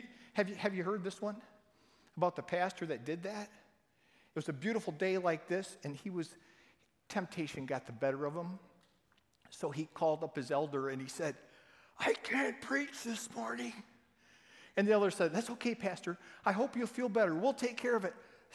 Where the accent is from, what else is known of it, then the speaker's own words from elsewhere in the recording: Holland, Michigan, United States; I'm from Holland, Michigan, and it's a privilege to be with you today.